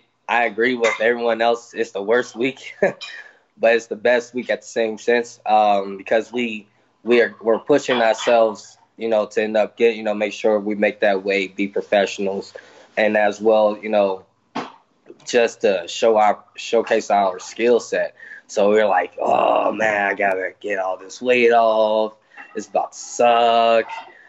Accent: Chicago, Illinois, United States; I've been through a lot of tough situations in my life growing up in the West Side of Chicago that put me, you know, made me who I am with this tough, thick skin.

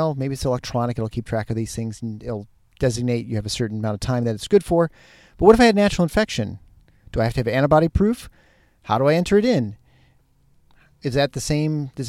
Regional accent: Michigan, United States; it's starting in the upper Midwest and the Michigan area, my hometown, my home state.

